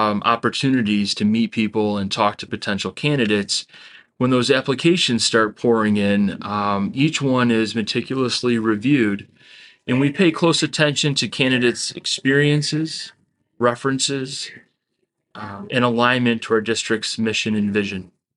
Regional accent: Marilla, New York, United States; And so I come from Marilla, New York, which is a little past East Aurora. So it's about an hour, 20-minute drive.

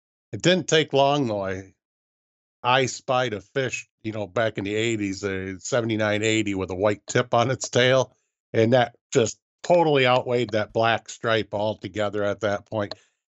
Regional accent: Freeland, Michigan, United States; Saginaw, Michigan. Just outside of Saginaw, actually. I grew up in a little place called Freeland.

